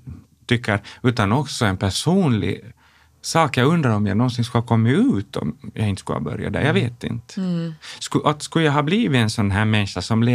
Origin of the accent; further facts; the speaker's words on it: Nykarleby, Ostrobothnia, Finland; Det fanns ju människor också där i min hemstad som man anade att vara homosexuella.